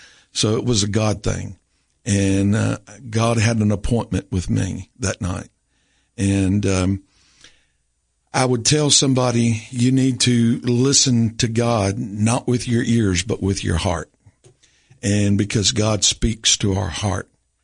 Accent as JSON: {"language": "English", "town": "Rome", "region": "Tennessee", "country": "United States", "tie": "born or raised there", "said": "I grew up in Rome Baptist Church in Rome, Tennessee. That's where I made the commitment to be a pastor. We moved to Carthage area shortly after I was saved, along about 10 or 11 years old."}